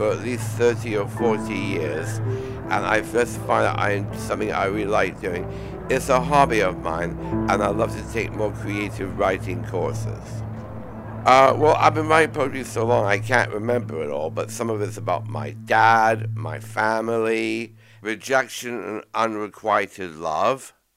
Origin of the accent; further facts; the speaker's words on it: Edmonton, Alberta, Canada; now in United Kingdom; I grew up in Edmonton, Alberta, Canada.